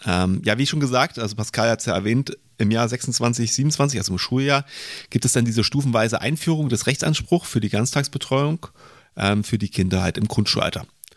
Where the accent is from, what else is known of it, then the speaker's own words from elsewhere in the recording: East Germany, Germany; ich bin im Osten der Republik geboren, aufgewachsen